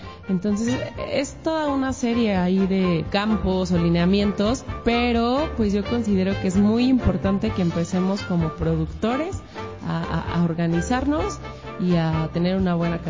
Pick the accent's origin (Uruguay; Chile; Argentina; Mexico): Mexico; como mujeres, como jóvenes, como mexicanos, a consumir todo lo de nuestro